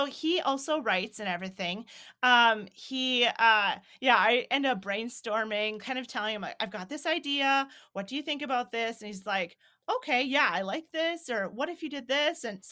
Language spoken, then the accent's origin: English; Minnesota, United States; And I mean, like you said, I grew up in Minnesota, but I've always felt like North Dakota was part of my home too.